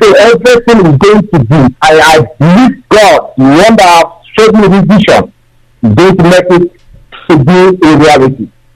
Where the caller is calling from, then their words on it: Malaysia; I'm calling from Malaysia.